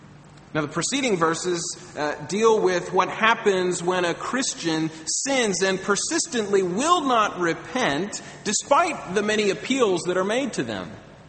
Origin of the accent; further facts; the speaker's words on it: United States; now in -; I'm actually from the United States, if you can't tell by my accent. And back when I was in the U.S., before I was married, I lived with two roommates.